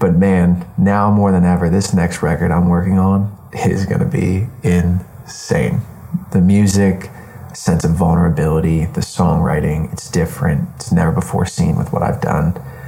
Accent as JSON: {"language": "English", "town": "Hershey", "region": "Pennsylvania", "country": "United States", "tie": "born or raised there", "also_born_or_lived": "Duncannon", "said": "Born and raised in Hershey, Pennsylvania."}